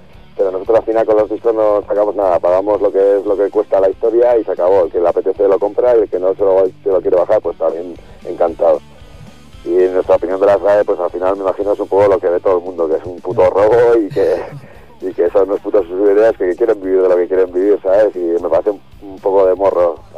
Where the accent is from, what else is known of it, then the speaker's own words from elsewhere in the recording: Pamplona, Navarre, Spain; Sí, somos de Iruña.